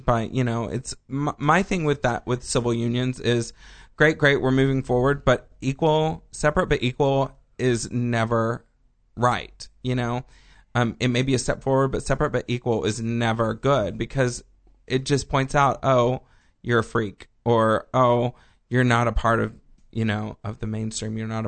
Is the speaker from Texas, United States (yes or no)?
yes; Texas, United States; On the other hand, I'm from Texas where Kay Bailey Hutchinson, off the topic.